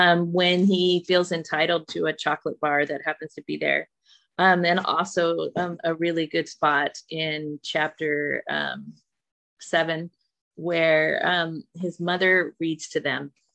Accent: Colorado, United States; And we're from, when we first encountered this book, we are from Colorado.

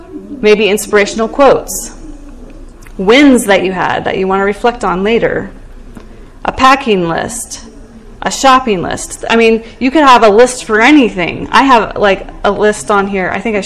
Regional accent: Colorado, United States; I'm from Colorado, and you may or may not have heard of the Marshall Fire that swept through our community

